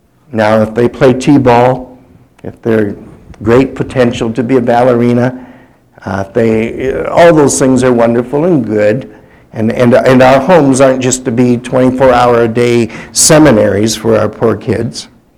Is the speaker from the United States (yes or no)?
no; Windsor, Ontario, Canada; When we were kids growing up in Windsor in Canada